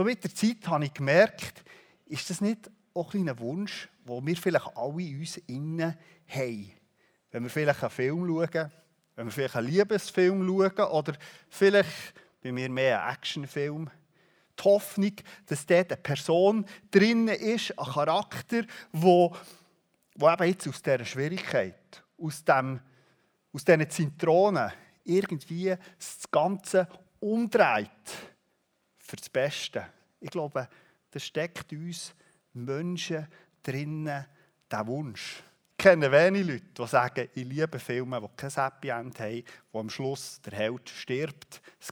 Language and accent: German; Wiedlisbach, Bern, Switzerland; Ich habe sonst eher die Hügel oder den Berg, wo man bei uns in Wiedlisbach sagt, aber für euch ist das kein Berg.